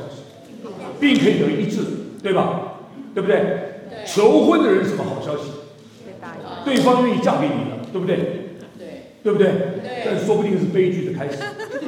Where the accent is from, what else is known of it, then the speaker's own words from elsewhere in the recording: Taiwan; 啊，我从台湾来讲，台湾人，因为台湾有人，我们讲远东人